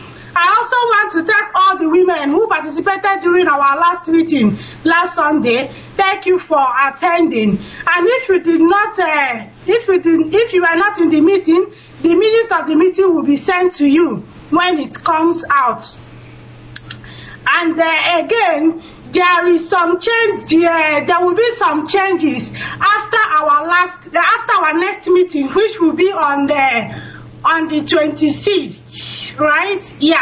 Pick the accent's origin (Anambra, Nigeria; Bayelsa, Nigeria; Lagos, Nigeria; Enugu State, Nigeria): Anambra, Nigeria; Unubi; I'm from Mpupo village in Unubi, Nnewi South local government.